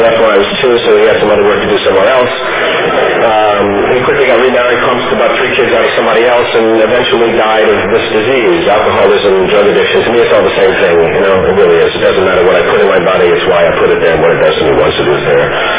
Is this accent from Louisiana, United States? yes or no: yes; New Orleans, Louisiana, United States; born there; I was born in New Orleans, Louisiana.